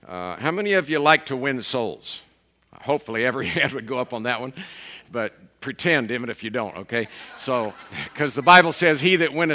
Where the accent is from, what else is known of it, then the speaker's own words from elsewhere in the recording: Tampa, Florida, United States; I was born and raised in Tampa, Florida. Lived there for 27 years. I was a beach bum.